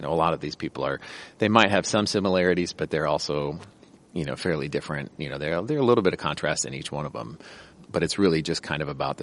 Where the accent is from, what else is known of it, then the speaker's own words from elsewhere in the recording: Iowa, United States; Well, we've kind of lived all over. I grew up in Iowa, in Eastern Iowa.